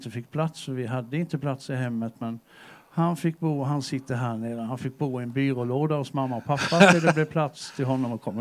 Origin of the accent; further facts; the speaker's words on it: Sävsjö, Jönköping County, Sweden; also born or lived in Norrköping; Jag är uppvuxen i Sävsjö.